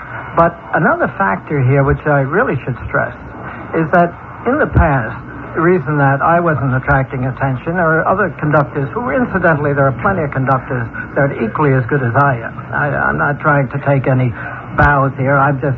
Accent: New York City, New York, United States; Absolutely. Born and bred in New York. Well, I've lived in all the boroughs but Staten Island.

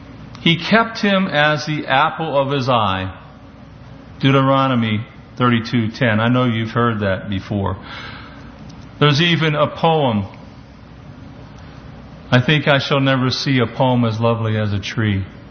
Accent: Pennsylvania, United States; as I grew up in the Pocono Mountain area of Pennsylvania for many years, we had an orchard nearby that was about 800 acres

